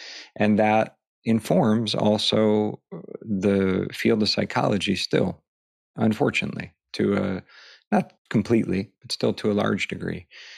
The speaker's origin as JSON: {"language": "English", "region": "Ohio", "country": "United States", "tie": "born or raised there", "said": "I grew up in Northern Ohio, in like white, suburban, kind of culturally blown out amnesia Bill, you know, and my childhood wasn't traumatic or terrible"}